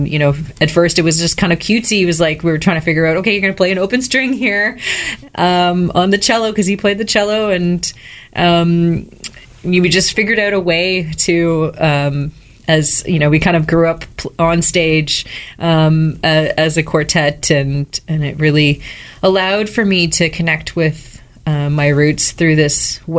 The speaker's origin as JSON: {"language": "English", "town": "Winnipeg", "region": "Manitoba", "country": "Canada", "said": "I'm originally from Winnipeg, also known as St. Buddy Fast, also known as Treaty One. I have Red River Métis roots that connect back to Louis Riel's ancestors, and I also have Ukrainian, Belgian, and Franco-Manitoban roots."}